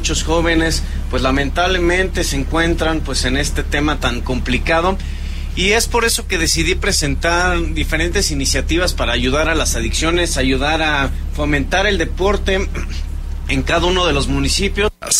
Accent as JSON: {"language": "Spanish", "town": "Tequisquiapan", "region": "Querétaro", "country": "Mexico", "said": "San Juan del Río, Tequisquiapan, que es de donde soy"}